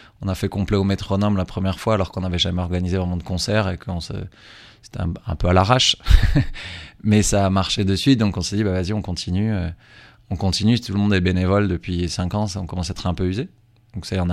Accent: France; nous, on est français, mais amoureux de la Colombie.

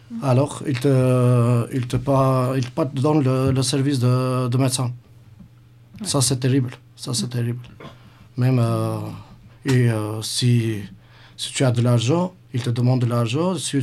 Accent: Albania; French is a second language; je viens de même moi d'Albanie, mais je suis de la communauté rom. Alors, j'ai mon famille qui habite en Albanie

